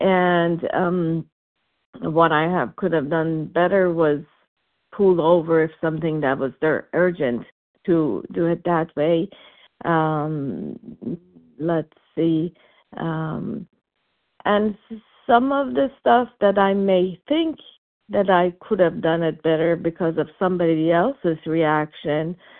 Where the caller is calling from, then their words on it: California, United States; I'm calling from California.